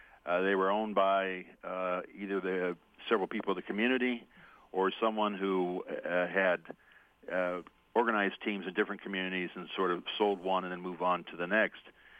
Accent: Los Angeles, California, United States; I grew up in Los Angeles when it was a minor league town.

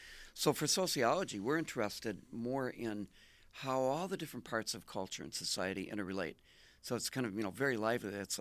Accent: Marshfield, Wisconsin, United States; I did grow up in small town, as I know you did, in the Midwest. I grew up in Marshfield, Wisconsin, where farm culture was still in the 1970s

